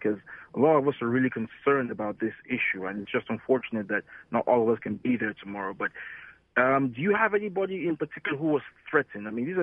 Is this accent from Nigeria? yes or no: yes; Nigeria; I'm also Nigerian.